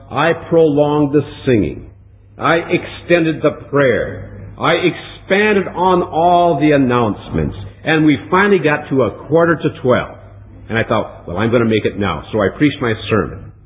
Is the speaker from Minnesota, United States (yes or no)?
yes; Hinckley, Minnesota, United States; When I was just a boy growing up in Hinckley, Minnesota, I heard the gospel preached from our church.